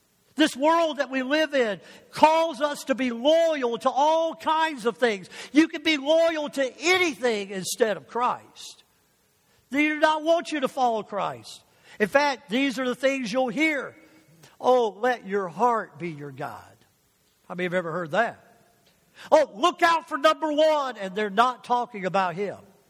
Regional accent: Detroit, Michigan, United States; now in Florida, United States; well, I'm from Detroit area.

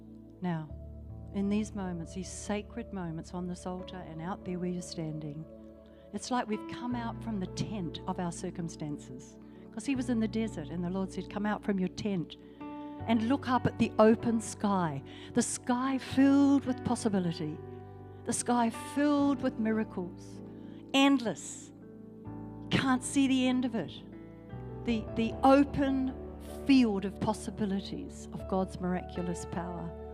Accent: Wellington, New Zealand; Oh, I grew up in Wairarapa College with Māori, Tongan, Fijian, and Nui.

